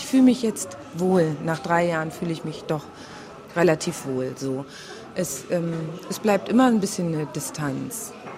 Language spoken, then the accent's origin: German; Germany; ich komme zwar aus Deutschland, habe aber einen afrikanischen Hintergrund, wird man schon in eine Schublade gepackt irgendwie